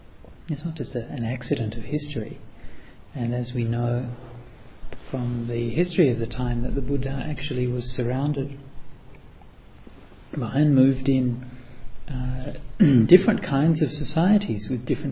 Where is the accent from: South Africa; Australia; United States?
Australia; growing up in Australia